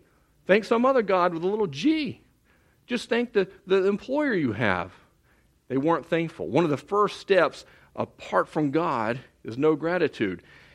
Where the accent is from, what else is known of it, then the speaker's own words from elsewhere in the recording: Texas, United States; Again, we're from Texas.